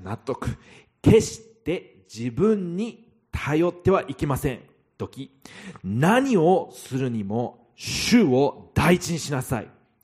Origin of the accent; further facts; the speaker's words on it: Kyushu, Japan; 九州男児として私を死ぬまで生きることでした。